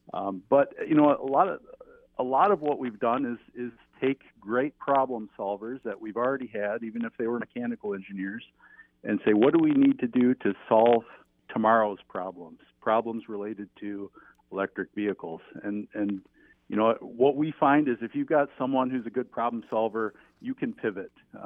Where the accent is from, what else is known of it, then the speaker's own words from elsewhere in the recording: Michigan, United States; I'm actually from Michigan.